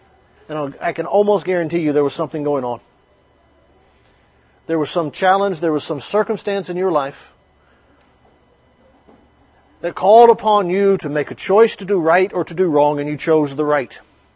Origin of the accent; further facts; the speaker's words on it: Alabama, United States; when I was growing up in Alabama, I used to hear stories all the time about older men and women